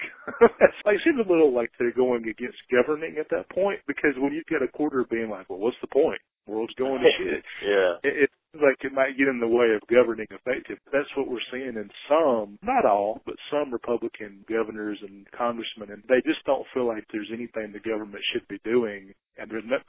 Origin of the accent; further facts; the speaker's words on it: Alabama, United States; now in New York, United States; I mean, I moved from Alabama to New York, which in a way is its own immigrant tale. I mean, it's all America, but it feels pretty different.